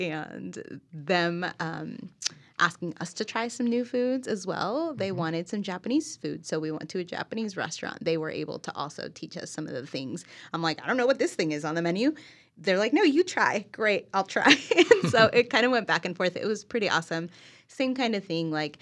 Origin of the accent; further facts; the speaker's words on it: Mexico; now in United States; we've been to Mexico because that's my home country.